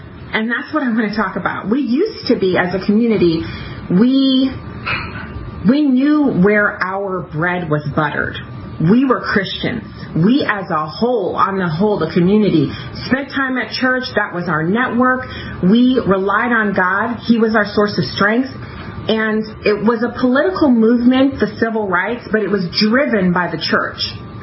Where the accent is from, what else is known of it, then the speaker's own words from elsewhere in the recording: Germany; I didn't grow up in, you know, the inner city. I grew up in Germany.